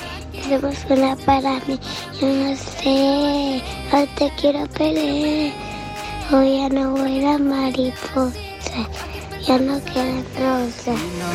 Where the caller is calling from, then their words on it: Mataró, Catalonia, Spain; de Mataró.